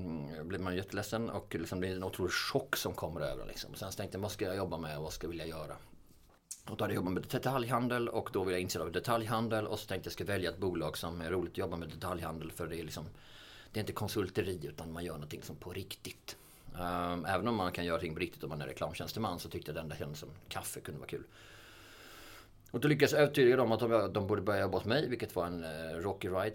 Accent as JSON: {"language": "Swedish", "town": "Lidingö", "region": "Stockholm County", "country": "Sweden", "said": "Och liksom vi bara, nej vi är från Lidingö."}